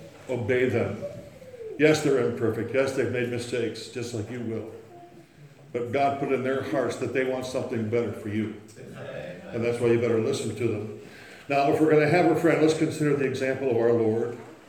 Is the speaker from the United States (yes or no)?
yes; South Dakota, United States; where I was raised in South Dakota on a farm, at that latitude in January and February, we had what's called snow and ice, lots of it.